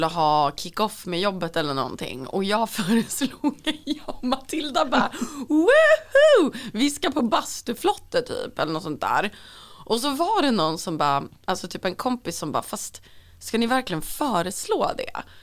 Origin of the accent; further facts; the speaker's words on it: Östersund, Jämtland County, Sweden; Jag är från Östersund.